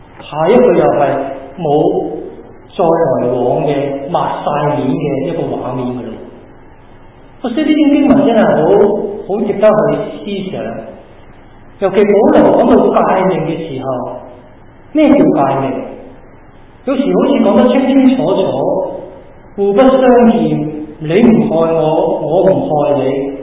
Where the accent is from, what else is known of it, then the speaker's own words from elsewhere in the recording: Hong Kong; 甚至可能我们香港人更加明白一件事